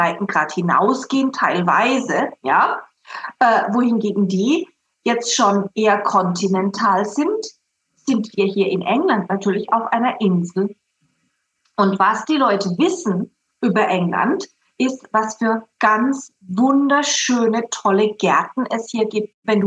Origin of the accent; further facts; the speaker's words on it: Southern Germany, Germany; wie zum Beispiel in Süddeutschland, wo ich her bin